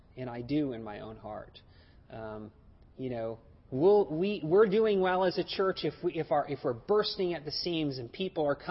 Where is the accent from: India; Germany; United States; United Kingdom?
United States; Maybe that is right, but, I'm an American, so...